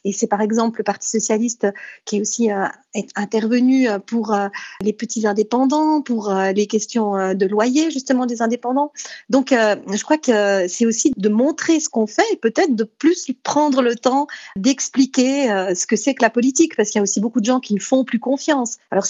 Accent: Jura, Switzerland; je viens du Jura, je viens des Franches-Montagnes, je suis d'une région dite rurale

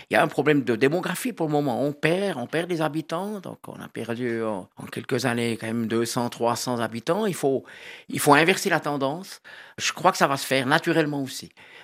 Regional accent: Jura, Switzerland; Ce matin, voilà, ça fait 12 heures et presque 20 minutes qu'on est jurassien, donc ça, c'est merveilleux.

